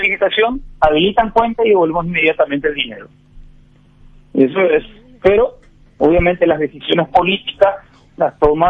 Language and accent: Spanish; Paraguay; soy paraguayo, tengo hijos, vivo acá.